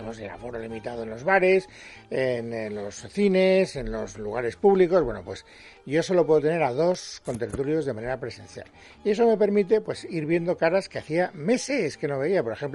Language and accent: Spanish; Spain; a mí me produce como ciudadano español